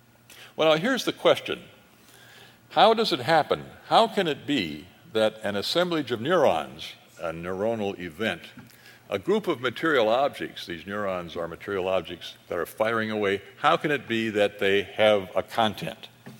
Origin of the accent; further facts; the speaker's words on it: Jamestown, North Dakota, United States; Louis L'Amour is also from my hometown of Jamestown, North Dakota, where today it was, I believe, 42 below zero.